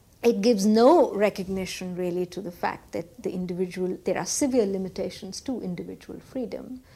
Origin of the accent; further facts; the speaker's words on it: India; For me, as an Indian, that motivation is also very difficult to understand.